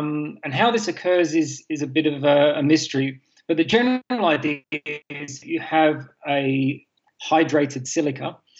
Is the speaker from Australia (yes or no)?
yes; Australia; also born or lived in South coast of England; So I'm from Australia, but my parents carted me off to the UK to grow up for the first 5 years of my life.